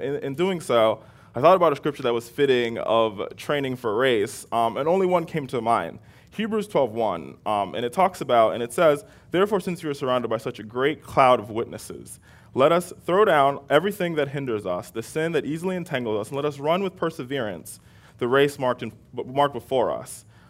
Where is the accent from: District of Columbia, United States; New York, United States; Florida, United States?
Florida, United States; Fort Lauderdale; being that I'm from Florida, I'm a Fort Lauderdale High School graduate.